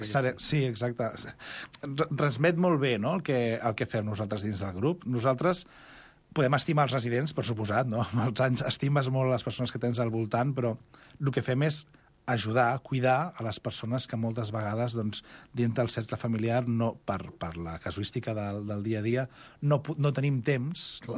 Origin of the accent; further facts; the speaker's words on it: Granollers, Catalonia, Spain; Jo sóc de Granollers.